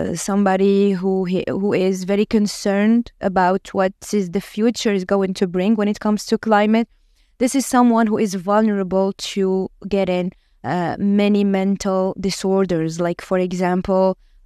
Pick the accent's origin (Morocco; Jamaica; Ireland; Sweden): Morocco; Casablanca, Casablanca-Settat; I am a psychiatrist from Casablanca, Morocco. Casablanca is not the capital of Morocco. It's actually the biggest city and the economic capital.